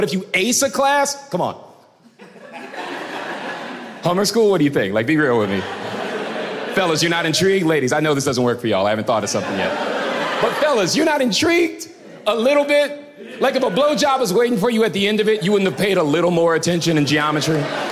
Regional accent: Florida, United States; now in Los Angeles, United States; I live in LA now. I've been there for 5 years. The number one question I get asked when I tell people I'm from Florida

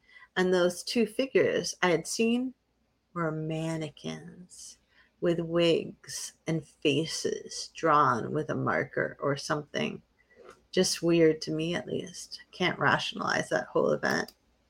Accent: Bedford, New Hampshire, United States; the house where I grew up in Bedford, New Hampshire. It was a house everybody thought was haunted because we were poor and everybody else was rich.

